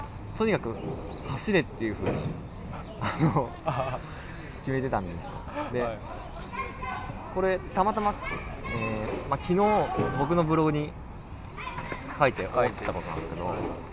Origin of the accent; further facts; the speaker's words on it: Aichi, Japan; 僕も、まあ、愛知県出身で、